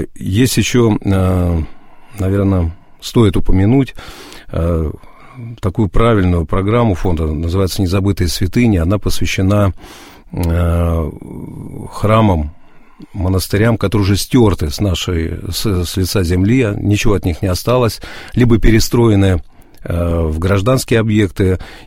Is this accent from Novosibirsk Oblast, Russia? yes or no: no; Moscow, Russia; хотя я москвич, там, в пятом поколении